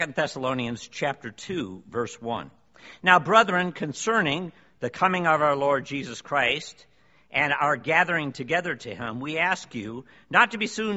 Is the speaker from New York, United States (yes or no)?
yes; New York, United States; Sorry, I'm from New York and I talk fast.